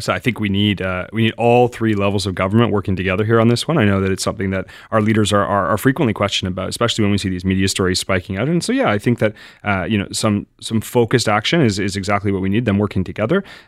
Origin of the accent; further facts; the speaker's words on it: Woodstock, Ontario, Canada; I'm from southwestern Ontario. I grew up in Woodstock, Ontario.